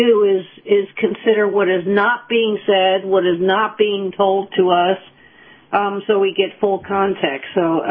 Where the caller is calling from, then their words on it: St. Petersburg, Florida, United States; from St. Pete.